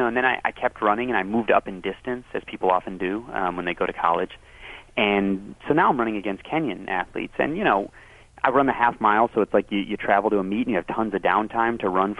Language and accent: English; Evanston, Illinois, United States; there was a mini Jamaican diaspora to my hometown, Evanston, Illinois, in the 80s, and I grew up with a lot of Jamaican guys